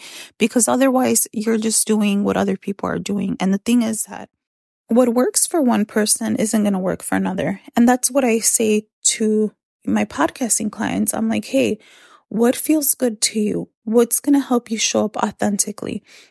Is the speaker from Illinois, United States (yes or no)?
yes; Chicago, Illinois, United States; A lot of you know I grew up in Chicago where there's a lot of freaking traffic.